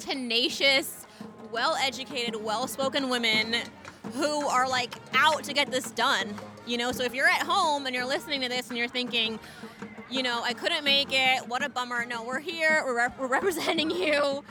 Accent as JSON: {"language": "English", "town": "Philadelphia", "region": "Pennsylvania", "country": "United States", "said": "she signed up originally for the Philly bus because we're from Philly"}